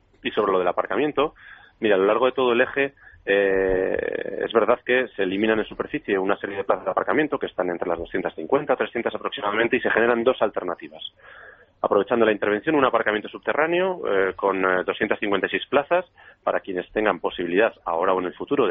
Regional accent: Burgos, Castile and León, Spain; yo además soy de Gamonal, conozco el barrio perfectamente, he nacido allí y me he criado allí.

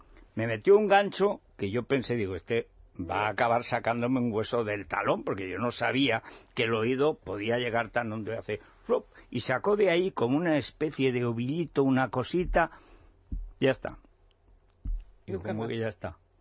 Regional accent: Aragon, Spain; Yo tenía un dolor de oídos horrible hasta los 13 años. Cada vez que bajaba de mi pueblo a Teruel, bueno, era un dolor...

